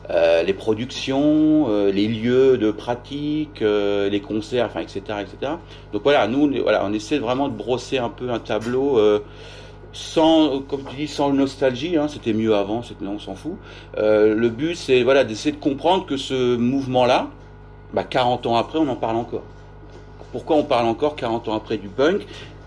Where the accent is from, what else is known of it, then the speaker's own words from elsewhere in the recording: Normandy, France; Je suis surtout l'exovien, donc je suis normand.